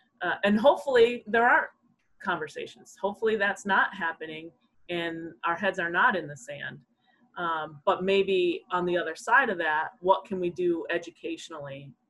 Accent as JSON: {"language": "English", "region": "Midwest", "country": "United States", "said": "I'm from the Midwest, and one of the things that attracted me to the University of New Haven when I came here as a student athlete many years ago"}